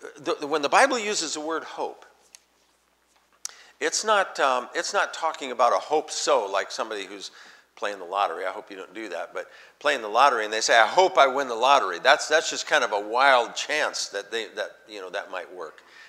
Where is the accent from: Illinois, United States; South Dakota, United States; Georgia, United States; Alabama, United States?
South Dakota, United States; moved away as an adult; I'm from South Dakota and, went through elementary school and high school and all that there.